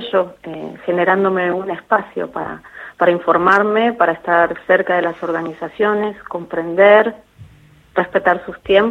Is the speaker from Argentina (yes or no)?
yes; Argentina; como argentina no solamente me sorprendí y me quedé sorprendida